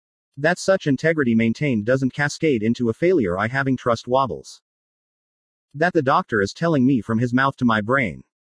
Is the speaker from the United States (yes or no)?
yes; San Bernardino, California, United States; I'm a person from San Bernardino, California.